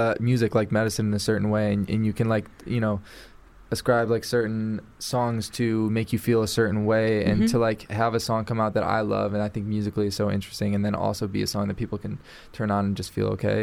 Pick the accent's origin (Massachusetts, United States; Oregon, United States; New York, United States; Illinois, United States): Illinois, United States; Chicago; I grew up in Chicago. Everyone goes to Chicago, you know?